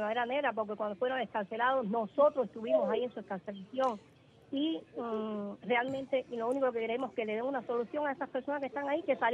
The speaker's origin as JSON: {"language": "Spanish", "country": "Cuba", "said": "yo no me iría nunca de Cuba"}